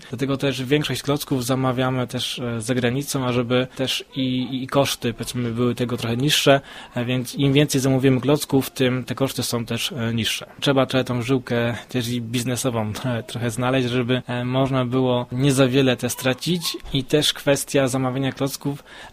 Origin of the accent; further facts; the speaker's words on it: Kłecko, Greater Poland Voivodeship, Poland; also born or lived in Gniezno; Urodziłem się w Gnieźnie, ale pochodzę z Kłecka, tam jest też mój rodzinny dom, do Kłecka często wracam, z Kłeckiem jestem związany bardzo mocno